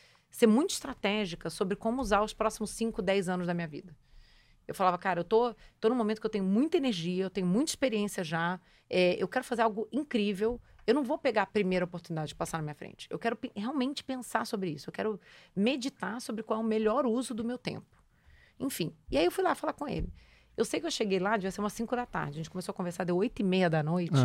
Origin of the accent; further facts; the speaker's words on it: Rio de Janeiro, Brazil; also born or lived in Ribeirão Preto; Eu nasci no interior de São Paulo, em Ribeirão Preto, mas eu cresci no Rio de Janeiro.